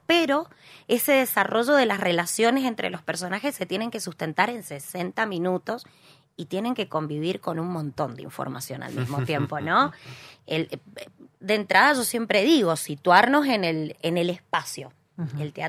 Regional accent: Mendoza, Argentina; quiero hablarle a mi mendocino como mendocina.

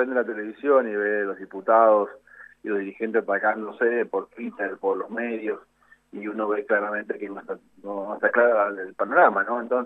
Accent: Argentina; a nosotros como argentinos

